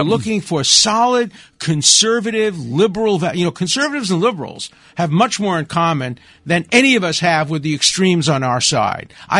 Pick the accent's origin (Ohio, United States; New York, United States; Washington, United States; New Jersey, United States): New York, United States; Brooklyn; I grew up in Brooklyn. I listened to this station growing up as a kid.